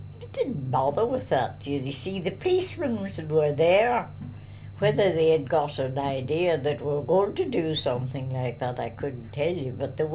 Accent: Ireland; I said, no, my lord, I will not promise to do it again, I'm Irish.

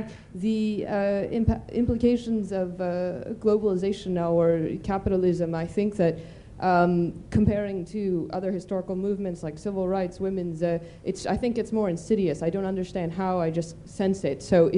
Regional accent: United States

